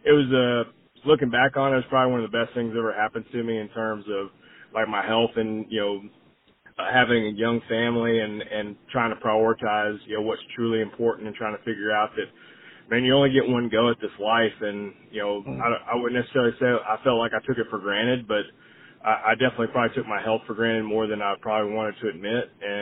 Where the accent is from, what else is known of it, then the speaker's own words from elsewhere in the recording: New England, United States; But I was born in New England, and obviously, you know, growing up there in the summertime